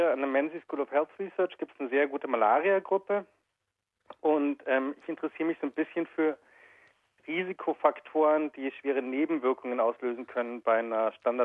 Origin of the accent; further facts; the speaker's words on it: Munich, Bavaria, Germany; also born or lived in Vienna; now in Darwin, Australia; Also ich komme ursprünglich eigentlich aus München, bin da allerdings 99 weggezogen und habe dann viele glückliche Jahre in Wien gelebt. Und war dann etliche Jahre erst in Asien und in Afrika unterwegs, bevor ich halt hier nach Darwin gekommen bin.